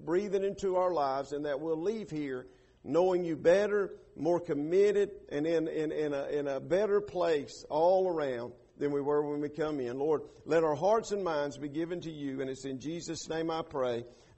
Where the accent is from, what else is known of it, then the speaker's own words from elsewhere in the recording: United States; And God, I thank you that I'm an American. I thank you that you allow me to be born in America.